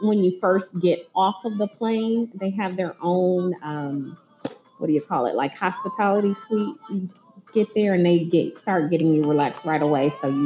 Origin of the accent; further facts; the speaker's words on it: Detroit, Michigan, United States; Detroit, Michigan.